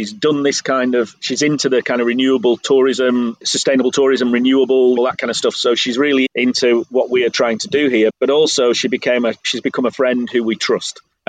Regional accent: England, United Kingdom; I'm English.

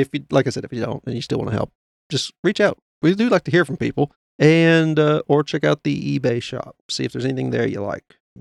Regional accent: Virginia, United States; And I'm licensed to perform weddings in any state but Virginia, my home state.

